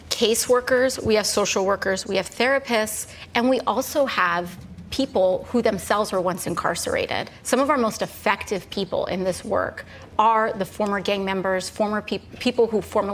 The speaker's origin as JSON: {"language": "English", "town": "Bronx", "region": "New York", "country": "United States", "said": "Well, I'm from the Bronx, so it's on-brand for where I'm from."}